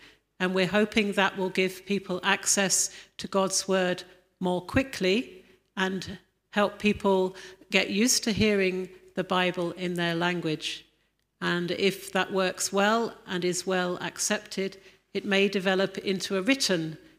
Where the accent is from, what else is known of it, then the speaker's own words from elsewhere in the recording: Staines, South East England, United Kingdom; now in Uganda; I'm originally from Staines in Middlesex or Surrey, and I've been living in Uganda for 20 years today.